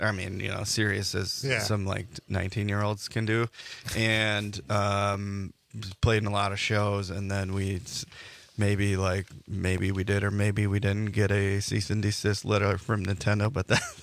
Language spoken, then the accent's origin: English; Wisconsin, United States; I'm kind of from Milwaukee suburbs, and so we've always, Milwaukee's kind of been like our second home.